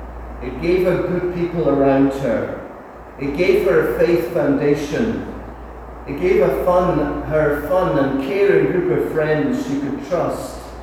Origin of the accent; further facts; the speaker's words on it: Manchester, North West England, United Kingdom; born there; I was born in Manchester, which is in England. My mother wasn't taken by my father up across the border to Scotland to have me, but I don't actually have an English relative in the world. They're all Scottish